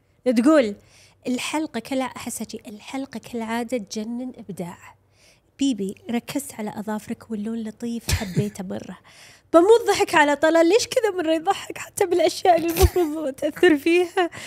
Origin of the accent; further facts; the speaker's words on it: Iraq; أنا عراقية بس أخاف أحكي وما تفتهمون